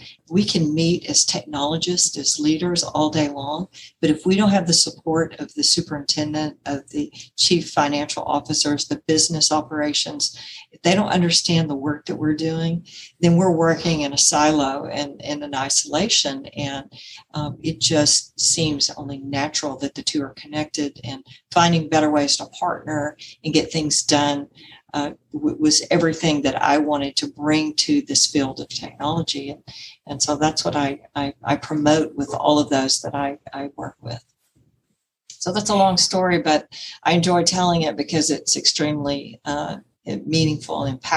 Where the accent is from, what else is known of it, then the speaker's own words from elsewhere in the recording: Houston, Texas, United States; I'm from the Houston area.